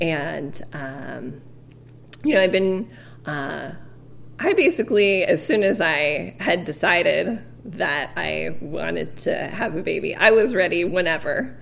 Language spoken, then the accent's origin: English; California, United States; I'm from California. I grew up there with my family, and until I went away to college, I went to Stanford first, and then I moved back home and started teaching art and English